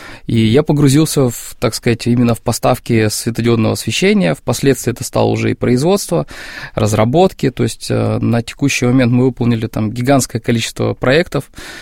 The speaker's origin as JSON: {"language": "Russian", "region": "Far East", "country": "Russia", "tie": "born there", "said": "я родился на Дальнем Востоке, но все равно родители, когда уже начали увольняться с армии, приняли решение вернуться как бы ближе, так сказать, на родину."}